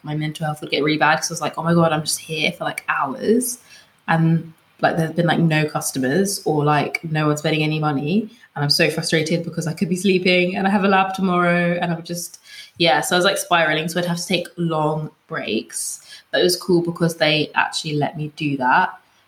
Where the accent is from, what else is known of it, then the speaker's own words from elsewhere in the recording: London, United Kingdom; because I'm also from London, like I find it easier to talk to people